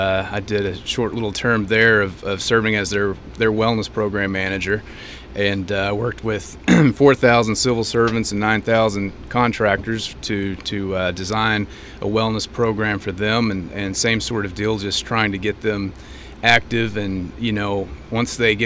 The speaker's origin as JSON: {"language": "English", "town": "Amarillo", "region": "Texas", "country": "United States", "tie": "born or raised there", "said": "Actually born in central Texas, but spent most of my life in Amarillo. I was raised in Amarillo."}